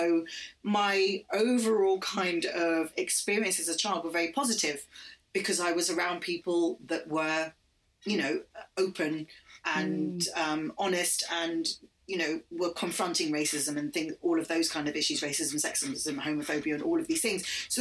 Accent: London, United Kingdom; I am one child of seven from a beautiful blended extended family. Born and raised in London and of mixed heritage. Very proud to be.

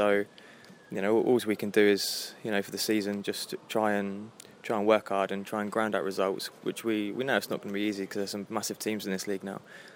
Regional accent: Bournemouth, South West England, United Kingdom; I was born and raised in Bournemouth and, you know, I'm a southern lad.

